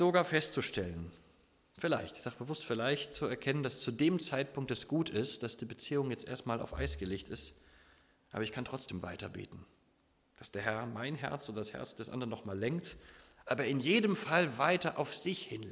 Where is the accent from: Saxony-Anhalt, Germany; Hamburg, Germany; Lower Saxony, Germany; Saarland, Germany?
Lower Saxony, Germany; now in Saxony, Germany; ich bin ja kein gebürtiger Sachse, sondern nur Niedersachse, wohne jetzt im richtigen Sachsen. Na ja, gut, Oberlausitz ist auch nur so Halbsachsen, ne?